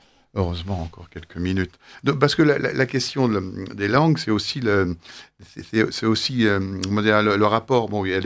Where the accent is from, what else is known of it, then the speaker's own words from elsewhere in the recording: Paris, Île-de-France, France; also born or lived in Caen; Voilà, je suis né à Paris. Et après, j'ai su mes parents quand j'avais 13 ans à Caen, en Normandie.